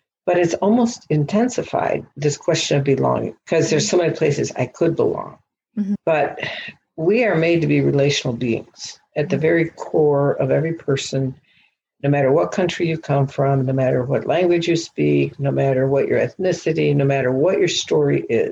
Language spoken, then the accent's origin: English; Nigeria; I grew up in Nigeria.